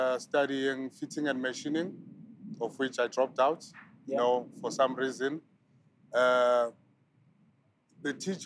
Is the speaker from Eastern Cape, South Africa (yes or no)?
no; Soweto, Gauteng, South Africa; Well, I was born and raised here in South Africa, Soweto, long ago.